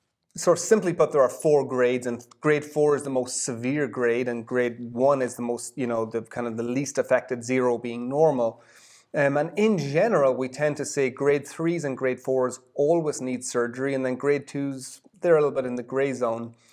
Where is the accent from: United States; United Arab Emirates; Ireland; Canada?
Ireland; Leinster; Well, I'm from Ireland, so I grew up in a small town in rural Ireland outside of Dublin